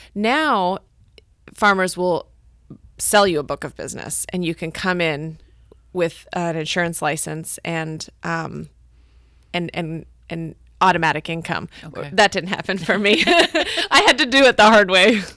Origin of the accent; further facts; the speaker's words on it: Alaska, United States; You know, I grew up doing all of the Alaska outdoor stuff, like hunting and fishing